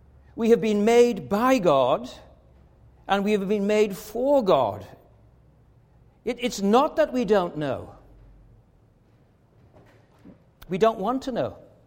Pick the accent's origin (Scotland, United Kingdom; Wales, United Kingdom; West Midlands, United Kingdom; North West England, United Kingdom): Wales, United Kingdom; born there; I do speak a bit of Welsh, but I was born in Wales, and I'm married to a Welsh-speaking wife with Welsh-speaking children.